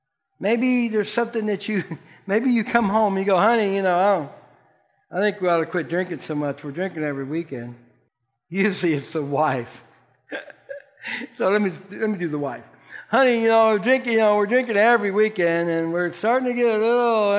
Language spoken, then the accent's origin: English; Florida, United States; I said, really, judge, I didn't know what it was. I'm from Florida. I don't know about this stuff.